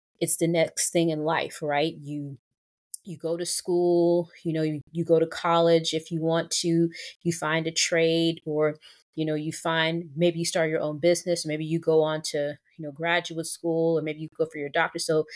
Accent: the South, United States; I can only say because I grew up in the South, bless those people's hearts.

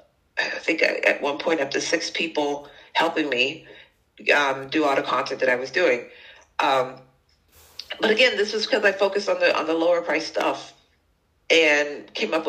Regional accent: United States; I didn't think of myself as an American writer. I went in as a global writer.

